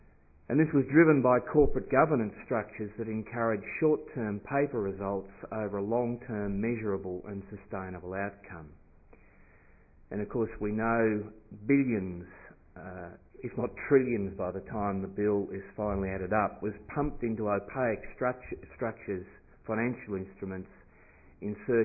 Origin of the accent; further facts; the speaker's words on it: Tasmania, Australia; I come from Tasmania